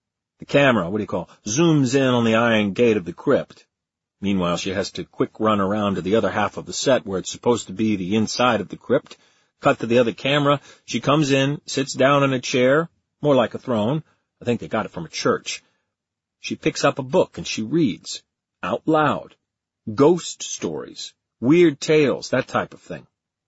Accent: Baltimore, Maryland, United States; Growing up in the Baltimore area 20 years later, I rarely encountered people who had seen my grandmother on TV.

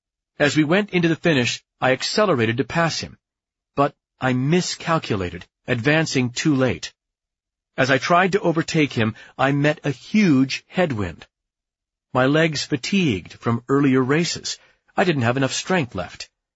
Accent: Oslo, Norway; English is a second language; I was an accomplished track and field runner in my hometown of Oslo, Norway

